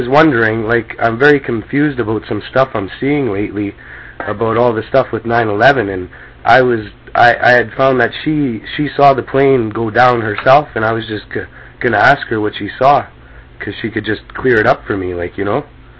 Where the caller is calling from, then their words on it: Canada; I'm calling from Canada.